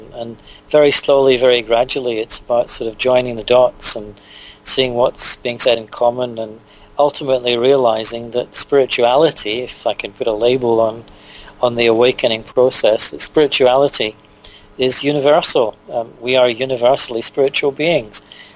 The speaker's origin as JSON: {"language": "English", "region": "Scotland", "country": "United Kingdom", "said": "I was working in Sydney at the time. I'm originally from Scotland, but I was down there for a couple of years"}